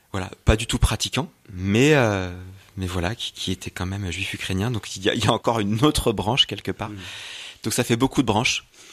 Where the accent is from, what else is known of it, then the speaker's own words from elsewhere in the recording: Auvergne-Rhône-Alpes, France; Je suis de la Drôme, pas de Diolfi même, mais je suis originaire de la Drôme.